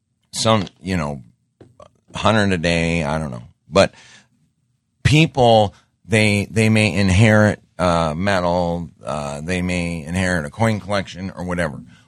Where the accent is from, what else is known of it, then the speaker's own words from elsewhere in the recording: Great Falls, Montana, United States; My hometown in Great Falls, Montana, doesn't even have a coin dealer anymore.